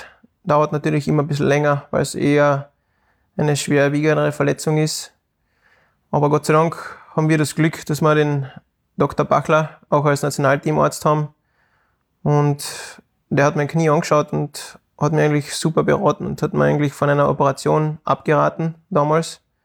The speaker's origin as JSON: {"language": "German", "country": "Austria", "said": "ich war als Österreicher das fünfte Rad am Wagen, so quasi."}